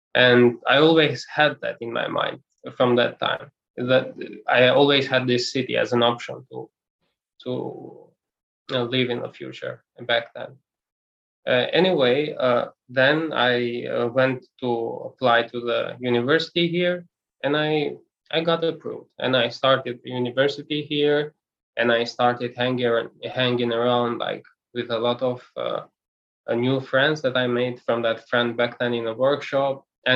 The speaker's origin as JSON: {"language": "English", "country": "Kosovo", "tie": "born or raised there", "lives_now": "Albania", "said": "I'm from Kosovo. Mm-hmm. And I was living in Kosovo in my hometown prison"}